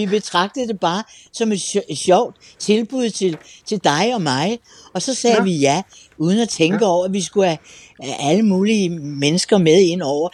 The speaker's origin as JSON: {"language": "Danish", "town": "Copenhagen", "region": "Capital Region of Denmark", "country": "Denmark", "tie": "born there", "said": "Jeg vil lige tilføje, at jeg er født i Nyhavn."}